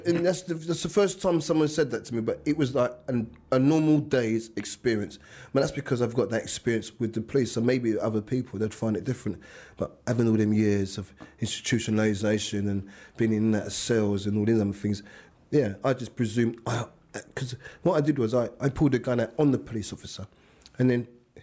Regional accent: Brixton, London, United Kingdom; born there; I was born in Brixton, Lambeth Hospital. I was born in Brixton. My mum and my family all lived around Acre Lane, Trent Road, around that side of Brixton, then the windmill, Brixton Hill. I was in London until I was about six.

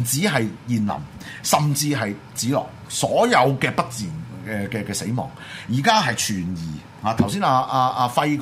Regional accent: Hong Kong; 即係呢一樣嘢係我哋香港人除咗要繼續爭取我哋嘅民主自由之外

